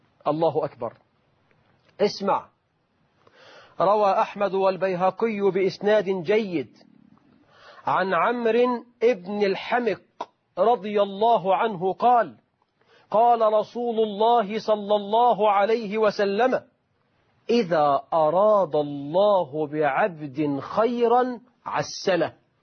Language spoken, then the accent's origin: Arabic; Egypt; وإحنا في أمثالنا كمصريين